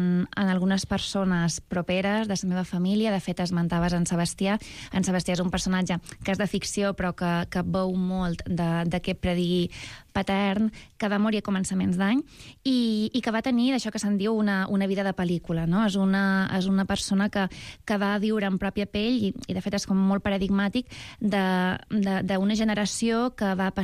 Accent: Sa Pobla, Balearic Islands, Spain; jo encantada que es remarqui que sóc de Sa Pobla.

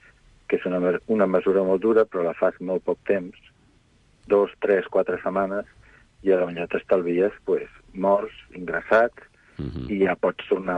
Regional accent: Madrid, Community of Madrid, Spain; És que jo, com a madrileny, com a persona que visc a Madrid

